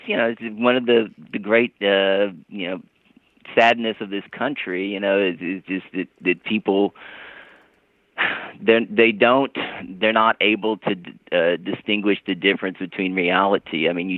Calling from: San Antonio, Texas, United States; Good afternoon, Sam. … from San Antonio.

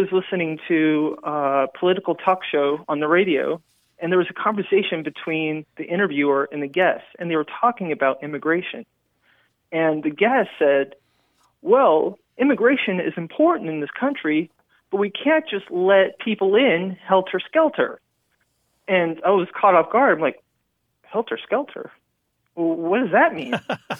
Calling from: San Antonio, Texas, United States; I'm calling from San Antonio, Texas.

